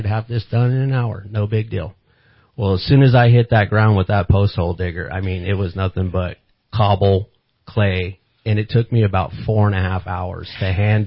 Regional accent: Long Beach, California, United States; I was born and raised in Long Beach, Southern California.

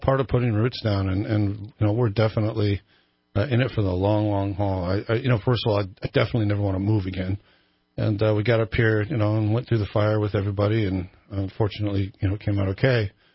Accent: Carlsbad, California, United States; I came from Carlsbad, San Diego area, right down near Pendleton.

